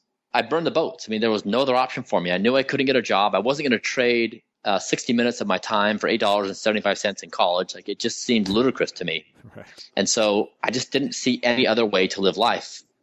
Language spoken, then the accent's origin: English; Utah, United States; We grew up in Utah, and we lived just the 45 minutes south of Salt Lake. We had a bunch of fields around us and we went out and did our own thing all the time.